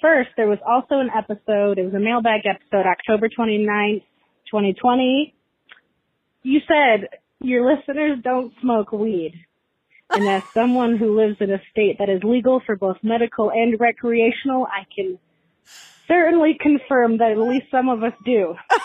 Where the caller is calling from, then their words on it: Michigan, United States; Hello, my alarmy leaders. … calling from Michigan.